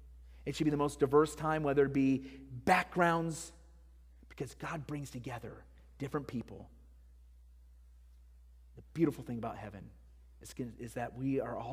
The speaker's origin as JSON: {"language": "English", "region": "Iowa", "country": "United States", "tie": "born or raised there", "said": "I grew up in Iowa. I was not a farmer. I grew up in a town of 14,000."}